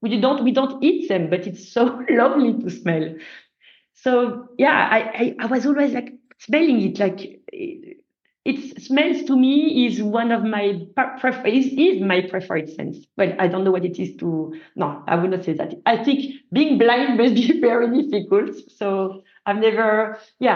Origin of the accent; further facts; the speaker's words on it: Tourcoing, Hauts-de-France, France; also born or lived in Belgium; I did grow in north of France, in a little town called Tourcoing. And the houses in front of my parents' house, or where I did grow until I went to the engineer school, were in Belgium.